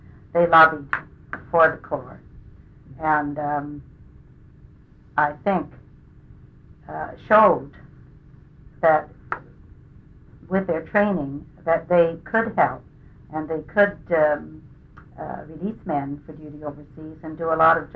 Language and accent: English; London, United Kingdom; born there; I was born in London, England, in 1918, January 1918.